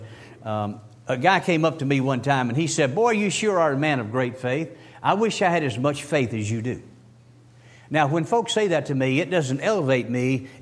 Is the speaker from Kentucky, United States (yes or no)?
yes; Kentucky, United States; Now, I'm from Kentucky, and I tell folks, let me tell you the Kentucky definition.